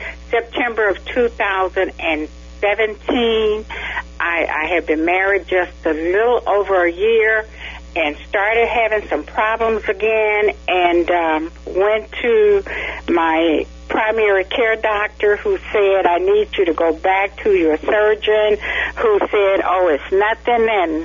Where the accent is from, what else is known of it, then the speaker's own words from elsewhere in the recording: St. Louis, Missouri, United States; I'm from St. Louis, Missouri.